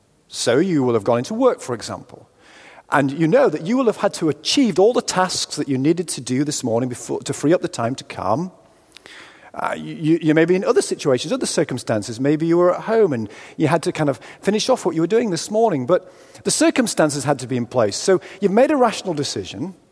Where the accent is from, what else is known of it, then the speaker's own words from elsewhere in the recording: United Kingdom; We always talk about the weather as British people.